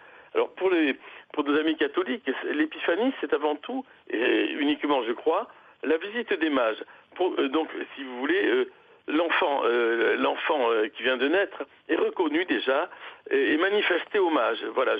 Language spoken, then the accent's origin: French; France; Je suis français moi-même, et puis voilà, donc nous avons une paroisse à Tours.